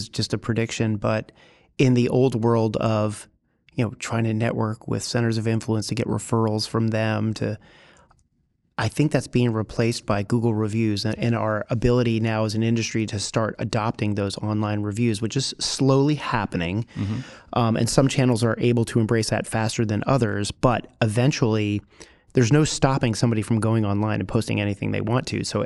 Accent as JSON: {"language": "English", "region": "New Jersey", "country": "United States", "said": "And, I'm from New Jersey, so I do a lot of guys, you know, like"}